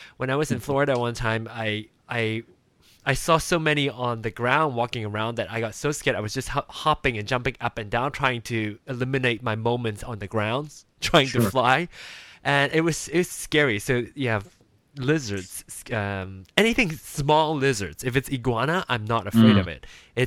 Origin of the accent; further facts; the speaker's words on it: Malaysia; I grew up in Malaysia in a tropical country